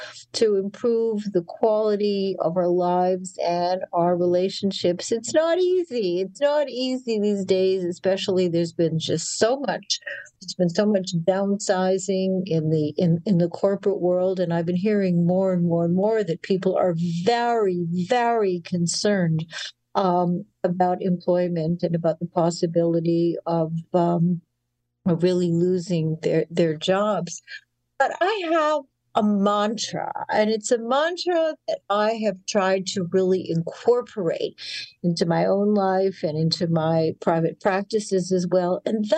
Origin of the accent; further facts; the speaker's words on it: Winnipeg, Manitoba, Canada; now in New York City, United States; it's an honor for me to be able to have an advice column in my hometown paper